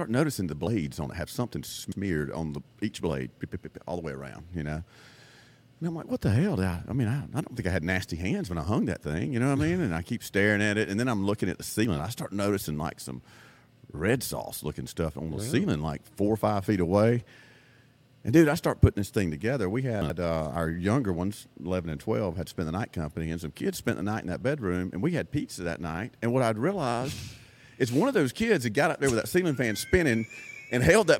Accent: Opp, Alabama, United States; so growing up in Op, Alabama

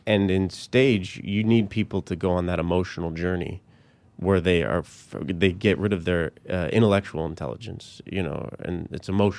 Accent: Colorado Springs, Colorado, United States; also born or lived in Littleton; Colorado Springs and Littleton.

